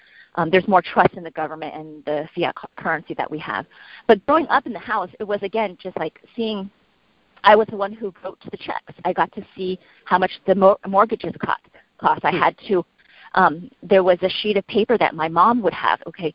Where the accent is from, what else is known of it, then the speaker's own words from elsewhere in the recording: United States; born there; I was born in the States. So it's like I was held back in preschool because I didn't speak English going into school.